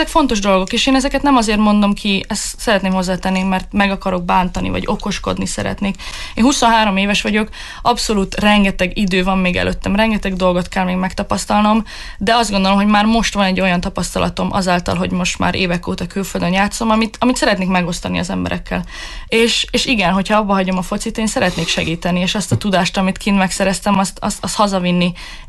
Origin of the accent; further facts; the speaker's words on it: Hungary; Magyarország a szívügyem, ott nőttem fel, magyar vagyok.